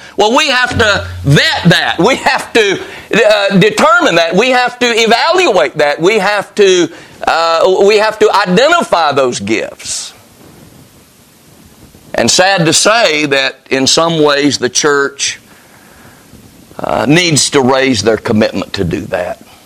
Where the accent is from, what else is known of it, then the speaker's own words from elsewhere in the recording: Carthage, North Carolina, United States; Back when I was a kid, and I grew up in North Carolina, by the way. Carthage was my hometown. I think the population now is still what it was when I grew up. So I'm a Southern boy. I'm a North Carolina boy.